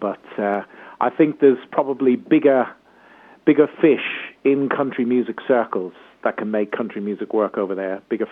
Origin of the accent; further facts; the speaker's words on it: Ireland; at the end of the day, I am Irish. Ireland's my home. It always will be.